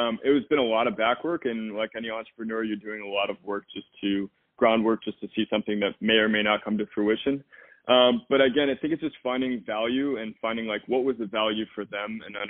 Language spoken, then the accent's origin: English; Midwest, United States; Well, it's really interesting because I'm from the Midwest.